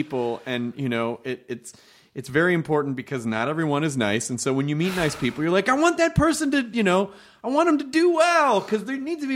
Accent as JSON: {"language": "English", "town": "Memphis", "region": "Tennessee", "country": "United States", "tie": "born or raised there", "said": "I grew up in Memphis."}